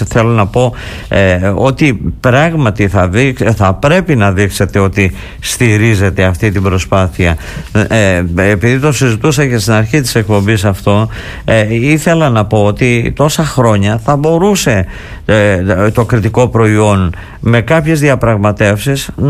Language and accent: Greek; Crete, Greece; Κρήτη, το νησί μου.